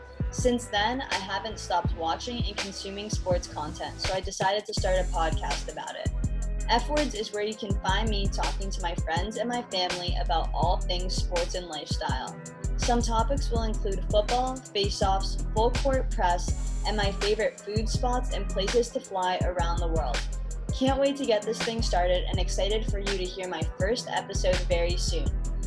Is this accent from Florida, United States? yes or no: yes; Miami Beach, Florida, United States; I was born and raised in Miami Beach, and now I'm a student at the University of Florida, repping the 305 in Gainesville.